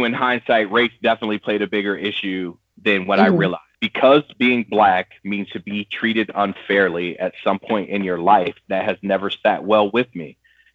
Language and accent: English; Orlando, Florida, United States; I had my core group of friends growing up in Orlando, and then how like it was predominantly Black. It was low income